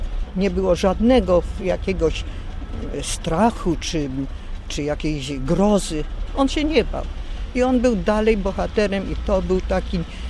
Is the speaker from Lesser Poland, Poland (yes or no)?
yes; Kraków, Lesser Poland, Poland; Jestem z Krakowa.